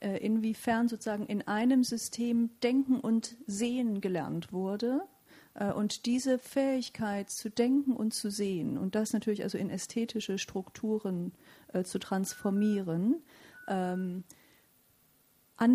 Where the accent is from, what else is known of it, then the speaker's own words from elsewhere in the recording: East Germany, Germany; moved away as an adult; also born or lived in England; Man kommt als Ossi, wenn Sie so wollen, in den frühen 90er Jahren nach England, also in den akademischen Bereich, lehrt dort in der Germanistik